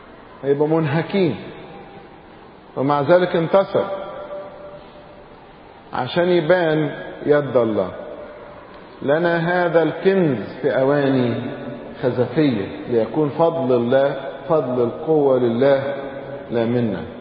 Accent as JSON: {"language": "Arabic", "country": "Egypt", "said": "عندنا في مصر نادرا لما بينزل تلج أثناء الأمطار، لكن أحيانا بينزل."}